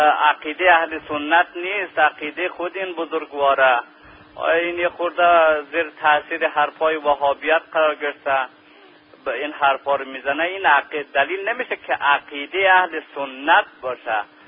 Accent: Afghanistan; منم افغانی هستم

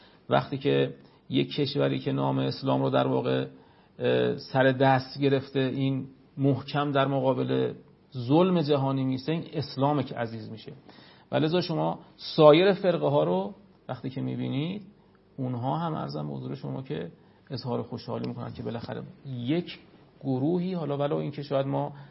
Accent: Iran; متوجه شد من ایرانیم.

